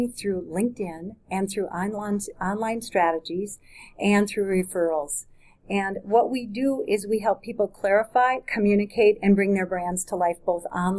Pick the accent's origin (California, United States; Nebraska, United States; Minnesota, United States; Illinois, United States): Minnesota, United States; Minneapolis; Now, we're from Minneapolis, so perhaps that's our demographic place.